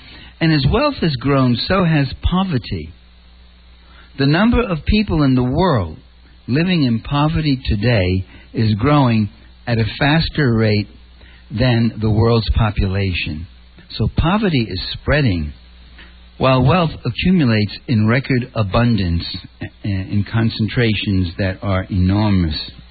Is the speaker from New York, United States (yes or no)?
yes; New York City, New York, United States; I'm originally a New Yorker. You probably guess just hearing me talk, you got a problem with that.